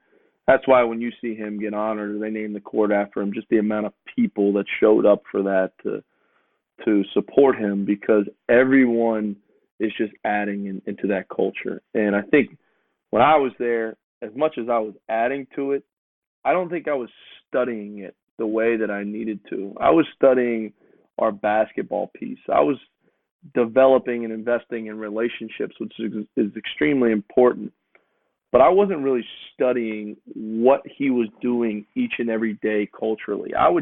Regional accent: Florida, United States; Well, here I am. I'm a guy from the South. I'm from a small town in Florida.

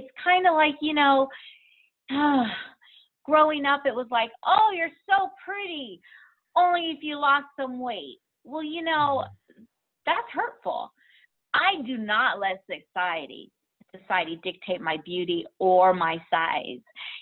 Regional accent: Solvang, California, United States; I grew up in Santa Barbara County in a little town called Solvang, California.

